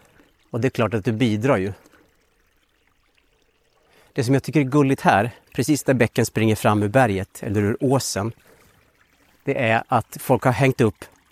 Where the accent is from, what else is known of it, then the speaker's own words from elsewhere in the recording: Dalarna County, Sweden; Jag växte upp i Dalarna då